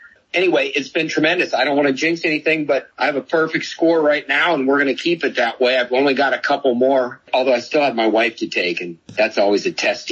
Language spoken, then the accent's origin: English; Illinois, United States; But anyway, you know, I'm born and raised in Illinois, as you know.